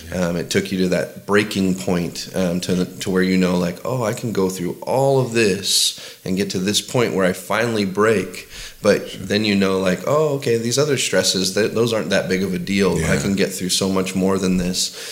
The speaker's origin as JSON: {"language": "English", "town": "Tri-Cities", "region": "Washington", "country": "United States", "tie": "born or raised there", "also_born_or_lived": "California", "moved": "yes", "said": "I grew up in Tri-Cities, Washington, which is a small town. I didn't know it was a small town until I moved to California"}